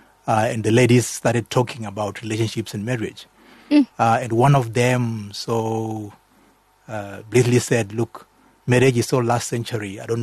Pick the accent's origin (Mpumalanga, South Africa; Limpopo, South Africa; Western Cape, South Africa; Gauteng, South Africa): Limpopo, South Africa; I grew up in Limpopo. Vendor speaking, my background.